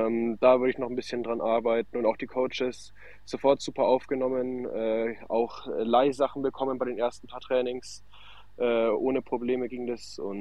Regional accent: Bavaria, Germany; ich komme aus der Nähe von Nürnberg

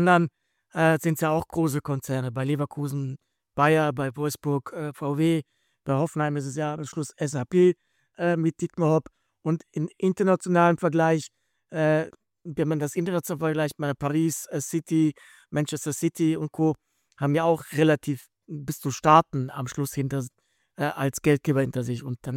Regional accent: Switzerland; Bei uns in der Schweiz ist das ja auch schon mal diskutiert worden

